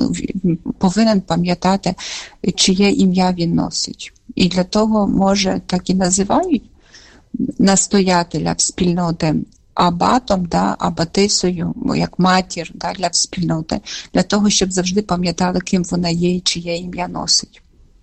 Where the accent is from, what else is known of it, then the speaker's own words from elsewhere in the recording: Zhytomyr, Zhytomyr Oblast, Ukraine; Я сама з міста Житомира, і тут народилася, тут живу. Я з такої віруючої родини.